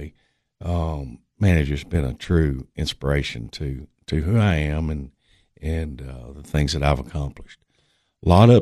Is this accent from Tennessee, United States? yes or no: yes; Sparta, Tennessee, United States; also born or lived in South Carolina / Crossville; We were there for a few years, and then – what I would call my formative years, I grew up in Sparta.